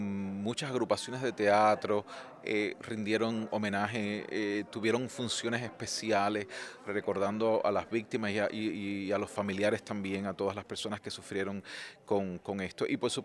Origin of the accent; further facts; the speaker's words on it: Cuba; now in Miami, United States; Nosotros todos somos actores y artistas cubanos radicados en Miami. De Miami.